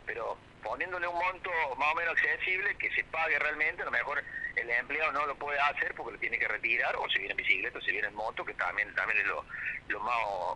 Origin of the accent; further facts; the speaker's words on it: Bell Ville, Córdoba, Argentina; now in Villa María, Argentina; yo hace muchos años que estoy acá, yo soy de Belville, hace muchos años que estoy acá en Villa María, como comerciante